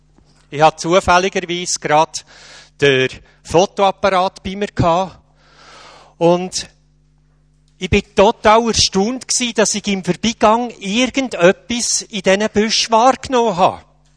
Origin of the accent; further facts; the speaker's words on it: Bern, Switzerland; accent: Bernese German; Wie ist es mit meinem Dialekt? Verstehen alle mein Berndeutsch?